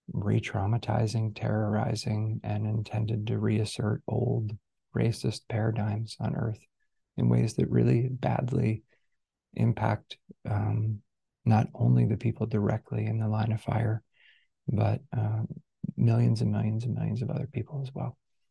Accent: United States; there are a lot of reasons to feel betrayal as an American.

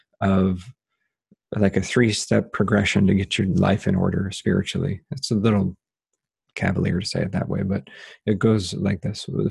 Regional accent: Ohio, United States; So I'm American, European ancestor, German, English, Irish ancestry, early colonizers, settlers to North America from Pennsylvania. And then I grew up in Ohio. I live in Western North Carolina now

